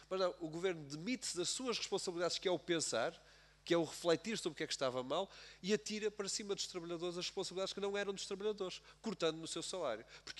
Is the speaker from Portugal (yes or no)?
yes; Aveiro, Portugal; Eu sou do Distrito de Aveiro, eleito pelo Distrito de Aveiro.